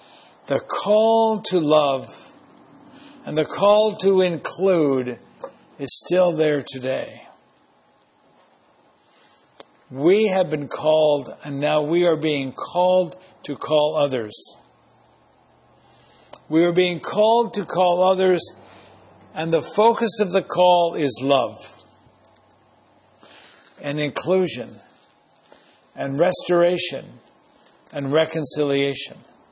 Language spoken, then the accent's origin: English; Quebec, Canada; You know, I grew up in Quebec